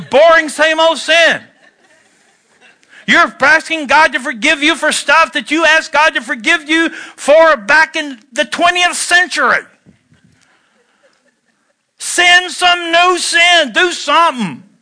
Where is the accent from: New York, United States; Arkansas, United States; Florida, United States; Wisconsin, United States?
Wisconsin, United States; I'm from Barron County, so that's how we roll.